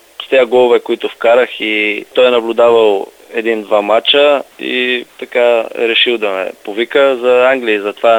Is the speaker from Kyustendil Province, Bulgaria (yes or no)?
yes; Kyustendil, Kyustendil Province, Bulgaria; да, защото все пак аз съм от Кюстендил